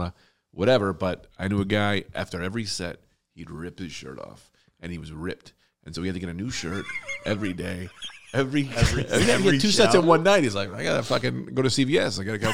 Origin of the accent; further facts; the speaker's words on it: New Jersey, United States; Like mentally, well, I'm from Jersey. My dad's from the Bronx, so there's always like, I could have been a New Jersey comedian.